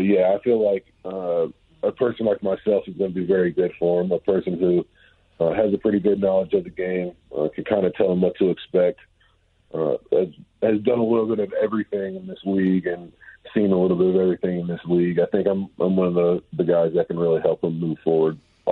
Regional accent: Lynchburg, Virginia, United States; I'm from Lynchburg, Virginia. That's my primary.

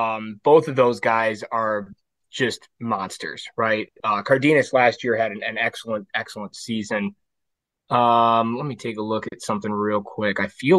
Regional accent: Ann Arbor, Michigan, United States; And you know, I don't forget, cause I'm from Ann Arbor

